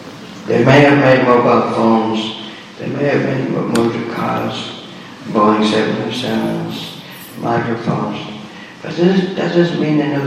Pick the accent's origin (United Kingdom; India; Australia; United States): United Kingdom; England; born there; I was born up in England.